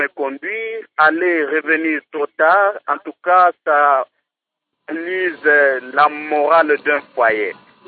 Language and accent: French; Kananga, Kasaï-Central, DR Congo; Parce que c'est le cas chez nous à Kananga